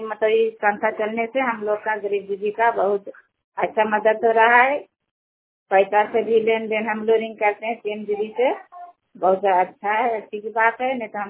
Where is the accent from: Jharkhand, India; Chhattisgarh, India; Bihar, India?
Bihar, India; Nawada; मेरा गांव पकड़िए पड़ता है, पंचायती सेवा करना है, ब्लॉक नारजीगंज है और जिला नवादा।